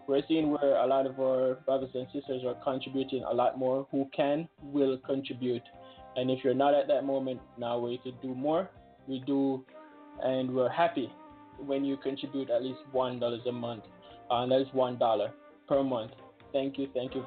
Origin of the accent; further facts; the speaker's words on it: Jamaica; born there; moved away; I was born in Jamaica